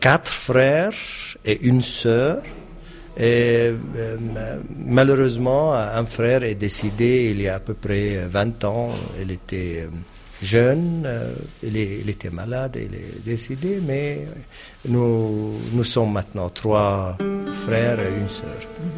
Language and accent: French; Ramallah, West Bank, Palestine; also born or lived in Amman, Jordan; Je suis né à Amman, en Jordanie, il y a 55 ans. Mais mes parents, qui sont palestiniens, moi-même, je suis palestinien, mes parents ont décidé 1954 de s'installer à Ramallah.